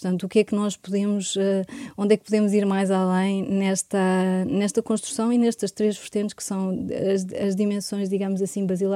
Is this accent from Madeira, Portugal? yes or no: no; Lisbon, Portugal; Sempre vivi, nasci aqui, sempre vivi em Lisboa